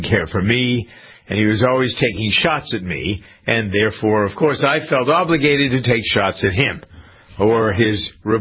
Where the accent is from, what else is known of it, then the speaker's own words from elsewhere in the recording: Massachusetts, United States; I remember once when I started doing a local talk radio program here in my hometown that went into Boston, but the radio station was Framingham-based.